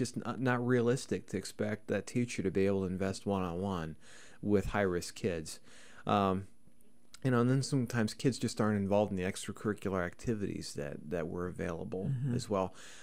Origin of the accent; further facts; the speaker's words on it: Bondurant, Iowa, United States; I grew up in Bondurant. So I had neighbors.